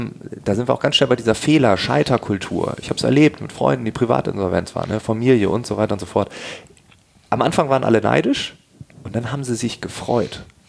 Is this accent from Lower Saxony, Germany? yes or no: yes; Lower Saxony, Germany; Ich komme aus Ostfriesland. Das muss ich nochmal dazu sagen, das ist noch ein bisschen dörflicher und so.